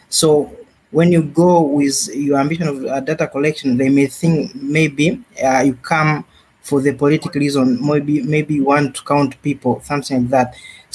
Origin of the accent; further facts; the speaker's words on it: Tanzania; I'm basically from Tanzania.